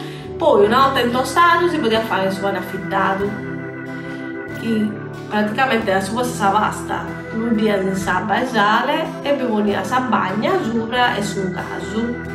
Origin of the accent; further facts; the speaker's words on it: Brescia, Lombardy, Italy; ma noi si sono di Brescia, sa solo di gaso, sono.